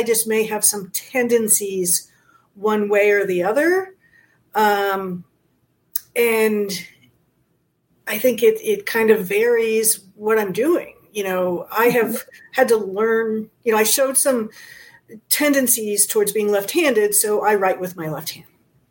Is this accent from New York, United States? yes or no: yes; Fire Island, New York, United States; also born or lived in New England; when I grew up on Fire Island, Long Island sticks out in the ocean. So the ocean was always south.